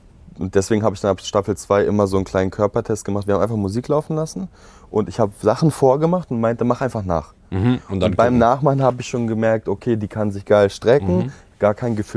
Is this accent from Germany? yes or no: no; Poland; die ist auch Polin, ich bin auch Pole